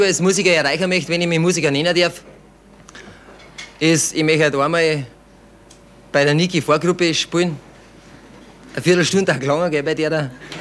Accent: Bad Reichenhall, Bavaria, Germany; Und zwar, bei uns in Reichenhall ist das ganze Jahr überhaupt nichts los.

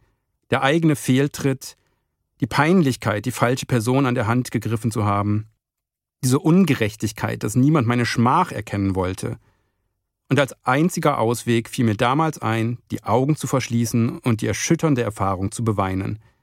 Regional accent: Osnabrück, Lower Saxony, Germany; in meiner Heimatstadt Osnabrück.

